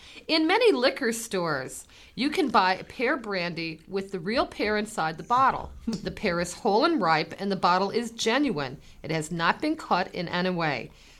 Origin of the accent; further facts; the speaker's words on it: Detroit, Michigan, United States; Okay, now certainly Jerry and I grew up in Detroit.